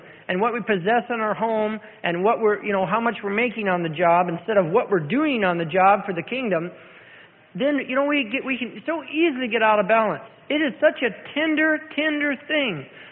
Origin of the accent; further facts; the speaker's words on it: California, United States; now in Seattle, United States; I grew up in Southern California. I didn't know anything about Seattle